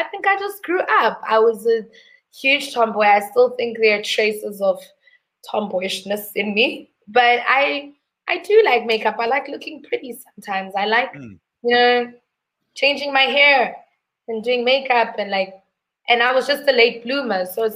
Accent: Johannesburg, Gauteng, South Africa; I grew up, I'm a Joburg girl. I grew up in Lanesia, spent lots of my time in Soweto, moved even to Yeovil at some point. I've even experienced Prakpan

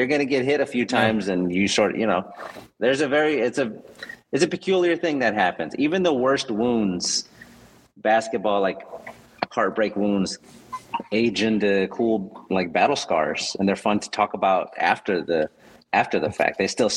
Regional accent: San Antonio, Texas, United States; I grew up in San Antonio.

